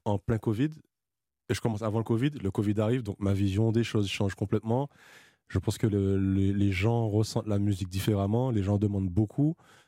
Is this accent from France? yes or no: yes; Martinique, France; là où j'ai grandi, mon oxygène, quoi. Donc je peux pas être aussi heureux en France ou même dans un autre pays, hein, qu'en Martinique.